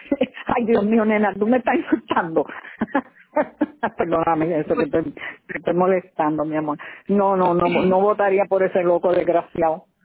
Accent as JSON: {"language": "Spanish", "country": "United States", "tie": "born there", "said": "Yo soy ciudadana, yo nací en Estados Unidos."}